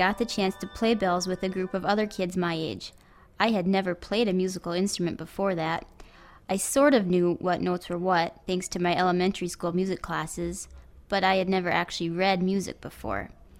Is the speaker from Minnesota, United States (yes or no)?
yes; Spicer, Minnesota, United States; I was at Hope Presbyterian Church near my hometown of Spicer, Minnesota